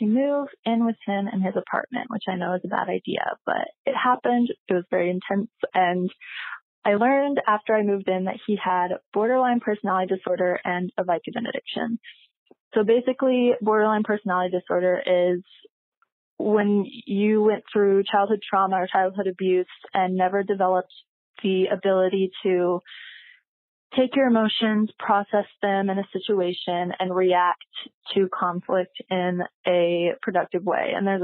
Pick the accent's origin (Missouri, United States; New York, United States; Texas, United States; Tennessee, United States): Texas, United States; I am 21 and I grew up in Texas. I've been playing music since I was 11 years old.